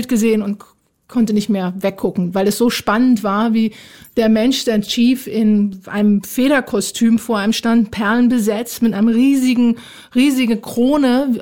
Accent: Berlin, Germany; Also ich bin ja Berlinerin und bin nach New York gegangen, um Filme über Musik zu machen.

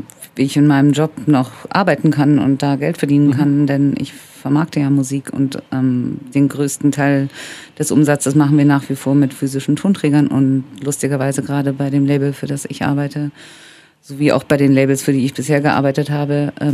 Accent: Bavaria, Germany; Und ich bin in Bayern aufgewachsen.

